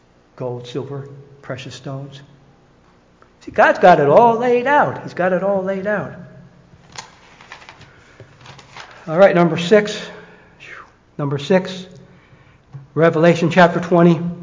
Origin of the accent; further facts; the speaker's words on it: England, United Kingdom; I'm English. I don't need Greek. I'm English.